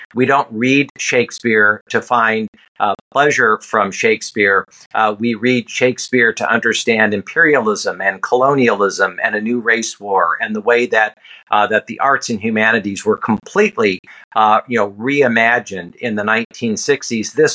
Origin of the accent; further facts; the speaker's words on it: United States; I was shocked and heartbroken, Wesley, to think that that as an American, I couldn't simply walk on that beautiful campus.